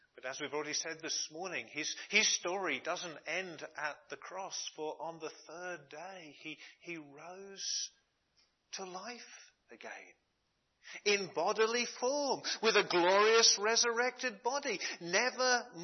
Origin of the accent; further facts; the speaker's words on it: United Kingdom; As British people, we are connected to her.